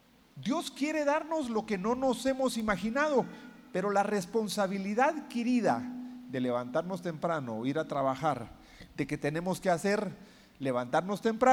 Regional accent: Guatemala; moved away as an adult; now in United States; Yo en Guatemala, que es mi país de origen, antes de irme a vivir a Estados Unidos, yo fui 2 años asesor en el Congreso.

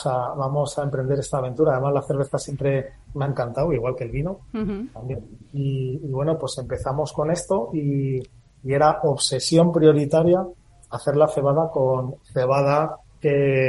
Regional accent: Fuentenebro, Castile and León, Spain; lo hablaba con un vecino de allí de Fuentenebro, de mi pueblo

